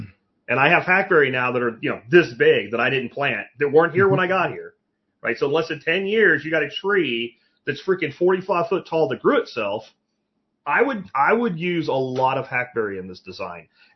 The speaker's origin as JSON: {"language": "English", "region": "Pennsylvania", "country": "United States", "tie": "born or raised there", "lives_now": "Texas, United States", "said": "When I first set up a garden in Texas, I grew up gardening in Pennsylvania. I did all the shit that I did in Pennsylvania."}